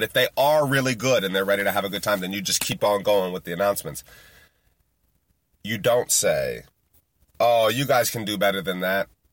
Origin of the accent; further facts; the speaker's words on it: Yellow Springs, Ohio, United States; starts talking about my hometown of Yellow Springs. And knowing that I was a goalie for Yellow Springs.